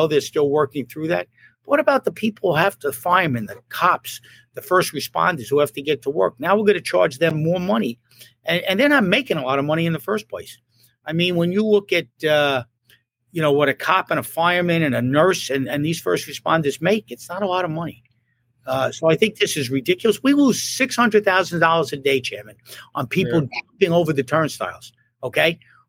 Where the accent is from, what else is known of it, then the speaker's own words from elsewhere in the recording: Queens, New York, United States; Well, as a downstate person and actually a city person, as I grew up in Queens.